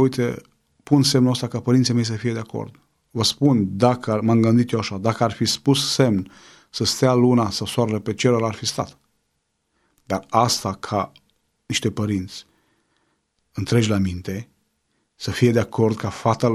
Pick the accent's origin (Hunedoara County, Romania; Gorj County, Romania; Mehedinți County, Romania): Mehedinți County, Romania; Orșova; orașul unde am crescut eu în Orșova e micuț, 15.000 de oameni, 17.000, mă cunoșteau toți.